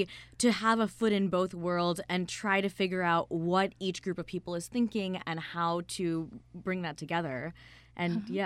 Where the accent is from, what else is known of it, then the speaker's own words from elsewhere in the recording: Los Angeles, California, United States; also born or lived in Chicago; Yes, no, I was born in Chicago, but I grew up in Los Angeles.